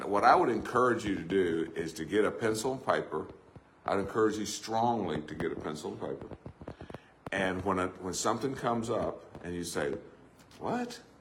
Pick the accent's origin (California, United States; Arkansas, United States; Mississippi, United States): Arkansas, United States; I was growing up in South Arkansas. Both my parents were ministers. My uncle was a minister.